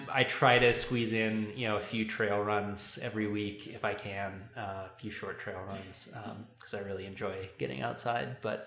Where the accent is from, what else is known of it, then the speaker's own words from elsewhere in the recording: San Francisco, California, United States; now in Longmont, United States; And full disclosure, I live in Longmont because Boulder is also too expensive. Right. But I grew up in San Francisco, which certainly, you know, has a lot of these issues